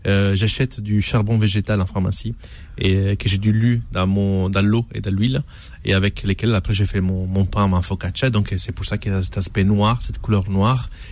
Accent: Calabria, Italy; Peperoncino di Soverato. C'est une petite ville à côté de chez moi, en Calabre.

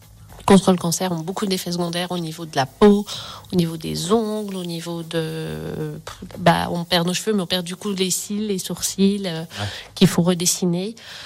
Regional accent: Saint-Jeoire, Auvergne-Rhône-Alpes, France; Elle était vendue dans une pharmacie à La Roche-sur-Foron, donc je suis de Saint-Joire.

